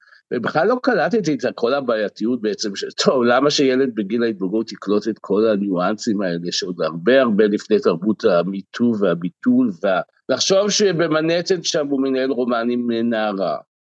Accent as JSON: {"language": "Hebrew", "region": "Central District", "country": "Israel", "tie": "born or raised there", "said": "גדלתי במושב בעמק חפר בשנות ה-60"}